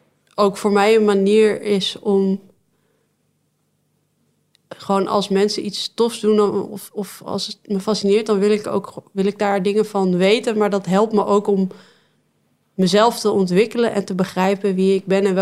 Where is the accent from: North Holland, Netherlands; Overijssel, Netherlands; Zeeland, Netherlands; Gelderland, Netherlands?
Overijssel, Netherlands; Deventer; Want omdat ik uit Deventer ben, kan ik alleen maar een boerendocumentaire maken.